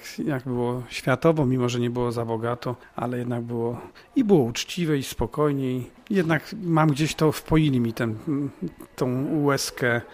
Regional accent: Warsaw, Masovian Voivodeship, Poland; jestem urodzony warszawiakiem z dziada pradziada

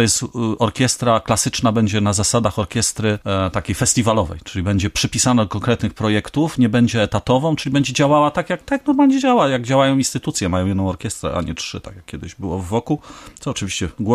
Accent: Bydgoszcz, Kuyavian-Pomeranian Voivodeship, Poland; born there; Jako urodzony bydgoszczanin

